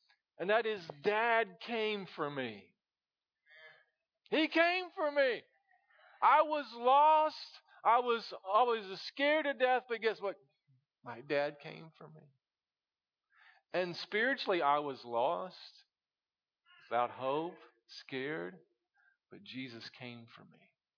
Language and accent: English; Shelbyville, Indiana, United States; I'm from Shelbyville, Indiana. Where's that? I don't know. Off 74 somewhere.